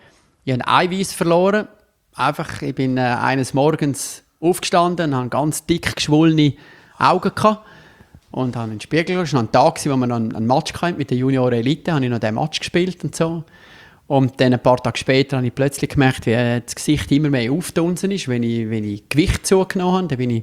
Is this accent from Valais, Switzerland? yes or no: no; Davos, Grisons, Switzerland; now in Rapperswil-Jona, Switzerland; Ich bin in Davos geboren und aufgewachsen und bin dort früh auch mit Sport, mit Eishockey, aber auch mit Skifahren in Verbindung gekommen und wohne jetzt aber im Unterland, wie wir Bündner sagen, in Rapperswil-Jona.